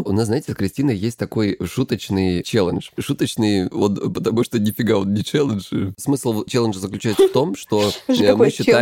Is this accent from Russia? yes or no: yes; Krasnodar Krai, Russia; мне 37 лет, я психолог, я мужик, я лысый, и я с Кубани.